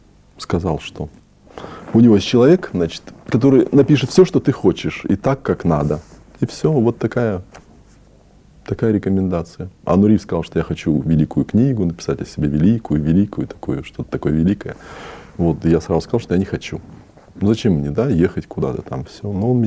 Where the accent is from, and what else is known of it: Australia